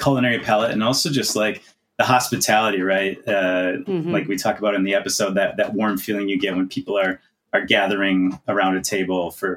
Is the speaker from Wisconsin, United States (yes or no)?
yes; Wausau, Wisconsin, United States; Yeah, so I grew up in Wausau, Wisconsin, you know, smaller town right in the central part of the state. I grew up in the countryside near Wausau, I should say. So I'm a country kid